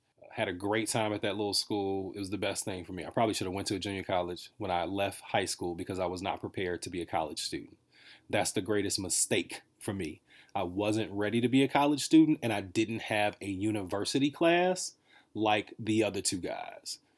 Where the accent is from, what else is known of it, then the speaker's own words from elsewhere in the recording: Chicago, Illinois, United States; I was born and lived on the north side till I was about 6 or 7. Lived on the north side in Rogers Park till I was 6 or 7. Then moved to the west side when my parents got a divorce.